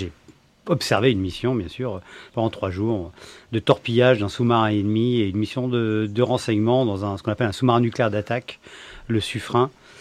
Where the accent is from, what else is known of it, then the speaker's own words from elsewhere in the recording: Paris, Île-de-France, France; now in Poitiers, France; mais je suis parisien d'origine